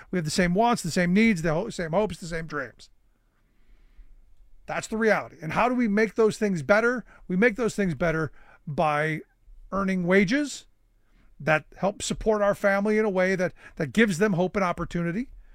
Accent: Cleveland, Ohio, United States; You know, growing up in Cleveland, you heard stories about, you know, because Akron wasn't far away.

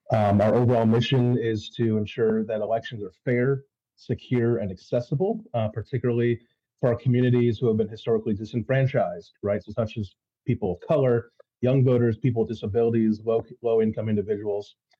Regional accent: Waukesha, Wisconsin, United States; I'm also from Waukesha.

